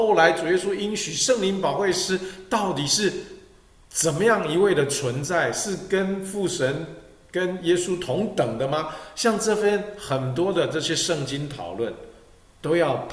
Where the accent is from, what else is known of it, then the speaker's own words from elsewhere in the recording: China; 我相信也是因为我们中国人古代的哲学当中有天下为公的这个概念啊